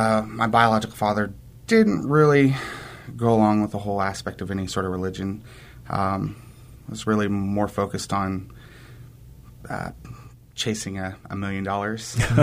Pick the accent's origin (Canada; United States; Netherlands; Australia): United States; Rowan, Indiana; growing up in Rowan, Indiana, a little 200, 300 person town. You can literally sit in the middle and see all four edges of the town.